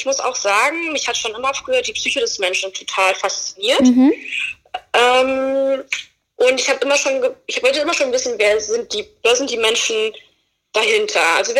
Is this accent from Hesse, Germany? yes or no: yes; Fulda, Hesse, Germany; moved away as an adult; now in Berlin, Germany; ich komme aus Fulda. Ich bin mit 19 Jahren bin ich nach Berlin gezogen.